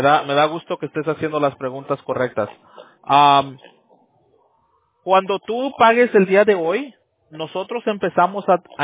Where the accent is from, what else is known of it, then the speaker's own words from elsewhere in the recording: Lynwood, California, United States; now in Rancho Cucamonga, United States; yo nací y crecí en Linwood. Ahí soy tu vecino. Pues, era tu vecino. Y ahora vivo en Rancho Cucamonga.